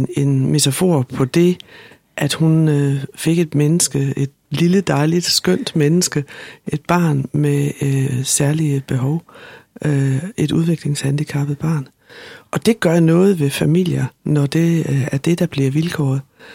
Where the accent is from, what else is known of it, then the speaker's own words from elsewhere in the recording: Slagelse, Zealand, Denmark; moved away as an adult; also born or lived in Klovborg; now in Holstebro, Denmark; fordi jeg er fra Slagelse